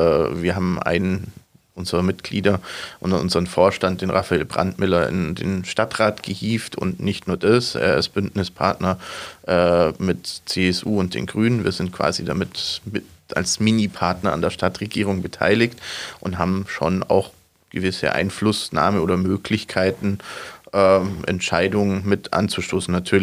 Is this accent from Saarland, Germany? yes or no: no; Augsburg, Bavaria, Germany; bin jetzt kein gebürtiger Augsburger, bin erst seit meinem 12. Lebensjahr hier.